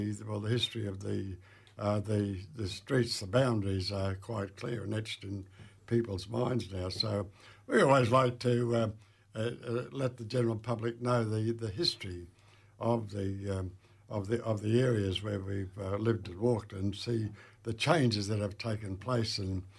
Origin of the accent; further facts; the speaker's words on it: Brisbane, Queensland, Australia; growing up in East Brisbane. Mm. I'm a Quanamooka man, a saltwater man, but growing up in East Brisbane